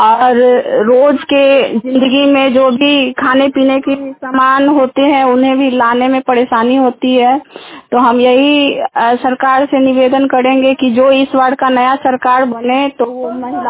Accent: Kasturi Chak, India; मैं कस्तूरी चक की रहने वाली हूँ।

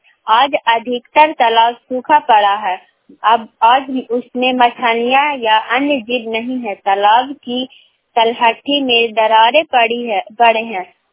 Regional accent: Bihar, India; मैं अमरावती से बोल रही हूँ। मेरा प्रखंड चंडी, मैं नालंदा जिला के रहने वाली हूँ।

